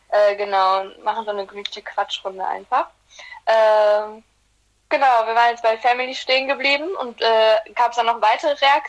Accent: Black Sea Region, Turkey; wir kommen aus der Schwarzmeerregion, easy peasy

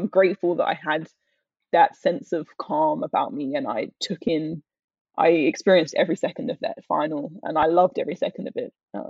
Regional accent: United Kingdom; Exactly. I'm very British. Like, that's me.

